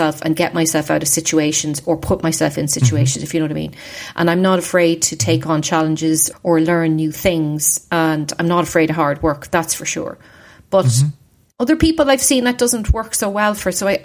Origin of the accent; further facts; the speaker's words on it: Dundalk, Leinster, Ireland; Yeah, I grew up in Ireland. Yeah, in Dundalk, which is about 50 miles north of Dublin, which is the capital city.